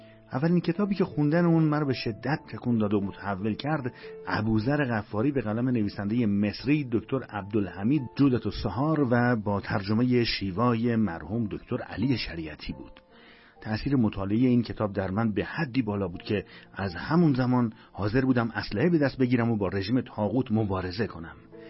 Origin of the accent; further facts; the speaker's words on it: Hamadan, Iran; moved away as an adult; now in Tehran, Iran; سالهای بعد که برای اشتغال و ادامه تحصیل از همدان به تهران اومدم